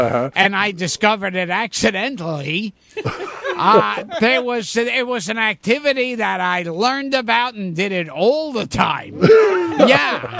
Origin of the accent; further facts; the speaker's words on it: Brooklyn, New York, United States; In Brooklyn.